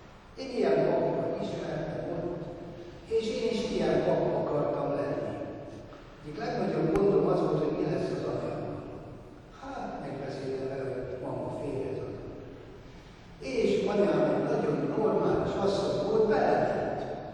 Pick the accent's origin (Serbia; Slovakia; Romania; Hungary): Hungary; Győr-Moson-Sopron; born there; Én Szigetközben születtem, ahol tartok most.